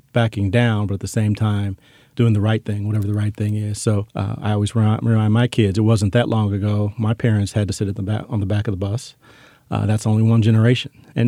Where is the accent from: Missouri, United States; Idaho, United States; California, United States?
Missouri, United States; St. Louis; Michael Brown in Ferguson, Missouri, that incident was 2 miles from where I grew up in St. Louis.